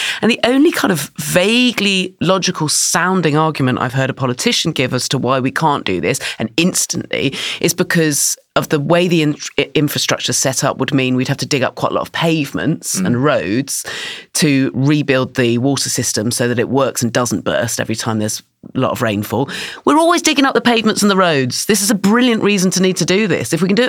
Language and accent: English; South West England, United Kingdom; I'm from Dorset and all my friends who swam every day have had to stop because of how routinely they were ill.